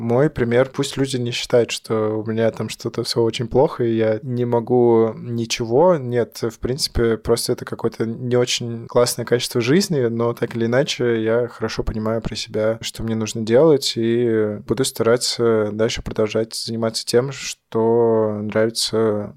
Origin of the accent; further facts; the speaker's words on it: Saint Petersburg, Russia; потому что я сам из Петербурга, и во мне много петербургской идентичности.